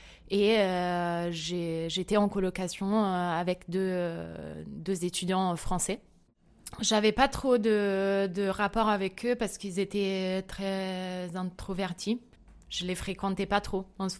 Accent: Italy; French is a second language; moved away as an adult; now in Paris, France; j'ai 28 ans, je suis italienne et j'habite à Paris depuis 7 ans et demi.

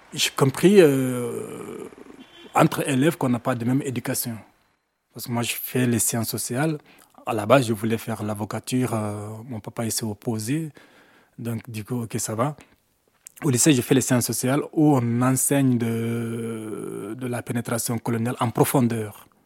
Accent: Guinea; now in Belgium; Donc, j'ai quitté la Guinée le 27 octobre 2012. Bon, en venant en Belgique

